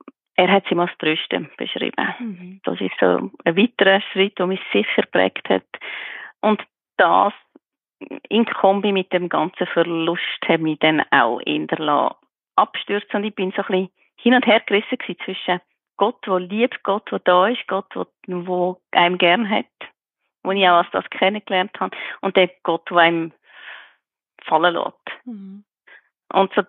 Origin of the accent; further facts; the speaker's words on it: Aargau, Switzerland; also born or lived in Zurich; Aufwachsen geboren bin ich in der Stadt Zürich, sind später in Kanton Aargau gewechselt. Also breitkirchlich aufgewachsen bin ich, glaube ich, vom Gesamtsetting her. Mein Vater ist katholisch, meine liebliche Mutter ist reformiert.